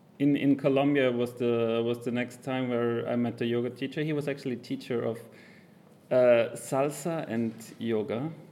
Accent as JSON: {"language": "English", "town": "Innsbruck", "region": "Tyrol", "country": "Austria", "said": "from Austria. I'm from Innsbruck."}